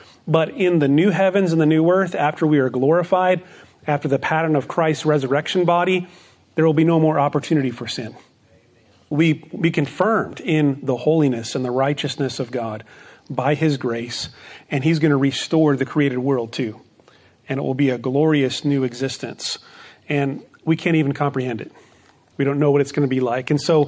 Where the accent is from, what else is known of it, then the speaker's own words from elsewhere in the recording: Phoenix, Arizona, United States; or I grew up in Phoenix, Arizona.